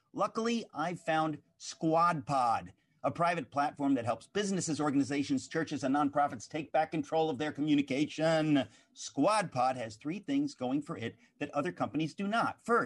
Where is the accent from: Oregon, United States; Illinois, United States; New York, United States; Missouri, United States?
New York, United States; I went to Yale and I grew up in the New York world